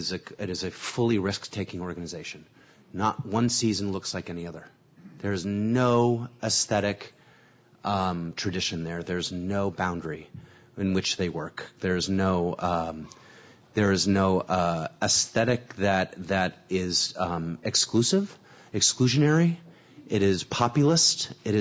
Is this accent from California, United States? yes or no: yes; San Francisco, California, United States; I knew Berklee Rep growing up in San Francisco and in college and graduate school, and it was one of the great theaters of America then.